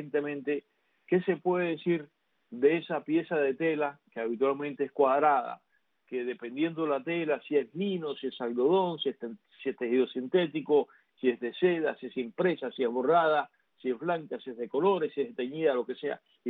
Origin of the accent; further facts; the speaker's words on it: Cuba; moved away; Ese día que yo vine de Cuba